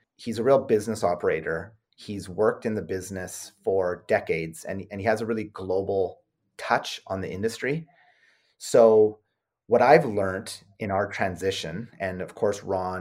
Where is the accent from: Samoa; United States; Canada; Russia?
Canada; we're Canadian